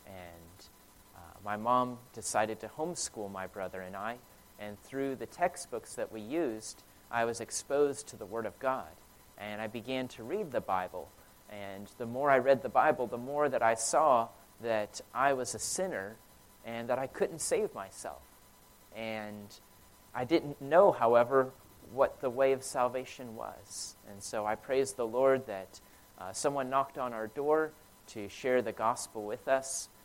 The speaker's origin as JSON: {"language": "English", "town": "Cincinnati", "region": "Ohio", "country": "United States", "tie": "born or raised there", "said": "I grew up in Cincinnati and grew up going to the Catholic Church, raised in that."}